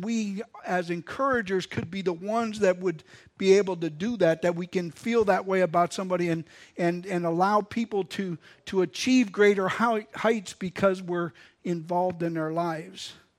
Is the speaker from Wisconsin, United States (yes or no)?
yes; Milwaukee, Wisconsin, United States; Now, I'm a city boy, and I'll be the first one to tell you that growing up in Milwaukee, that, you know, you didn't just say hi to every single person you went past.